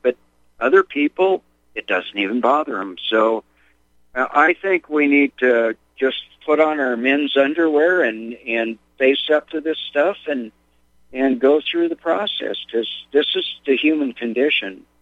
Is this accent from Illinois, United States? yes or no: no; Minnesota, United States; originally I'm from Minnesota, and I feel really bad for a lot of people in Minnesota